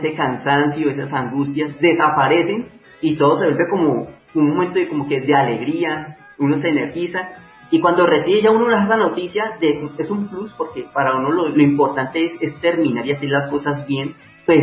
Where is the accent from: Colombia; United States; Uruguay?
Colombia; como muchos colombianos